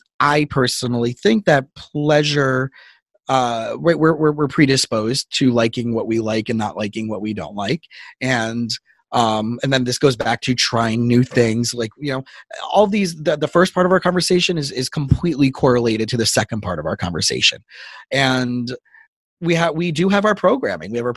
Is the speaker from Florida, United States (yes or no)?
yes; Florida, United States; also born or lived in Israel; Growing up in South Florida, I didn't grow up in California.